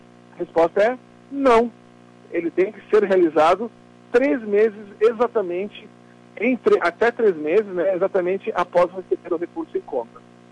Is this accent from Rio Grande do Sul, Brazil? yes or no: yes; Rio Grande do Sul, Brazil; O que nos une como Rio Grande do Sul, como gaúchos, é a nossa cultura. São os costumes, o sotaque, a forma de vestir